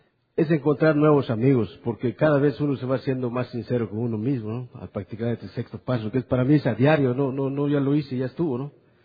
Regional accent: Progreso, Yucatán, Mexico; Soy de Progreso, Yucatán, México.

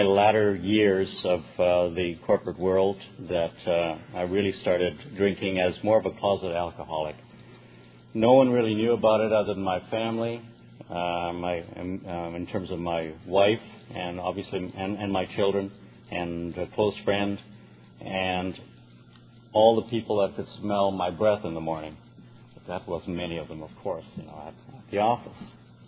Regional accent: Canada; also born or lived in Argentina; I was born in Argentina, came to Canada when I was five. My parents were of English descent, although my father was born in Argentina as well.

